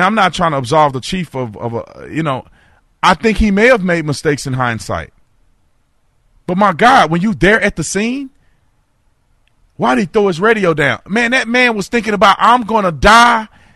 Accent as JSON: {"language": "English", "town": "Fort Worth", "region": "Texas", "country": "United States", "tie": "born or raised there", "said": "Thank you so much calling in from my hometown, Fort Worth, Texas."}